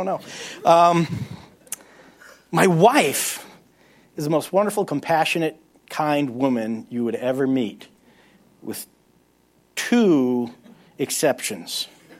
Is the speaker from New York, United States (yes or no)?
yes; New York City, New York, United States; I am the son of German immigrants, and I was born in New York City, so I'm a New Yorker. Which means growing up, I talk like this.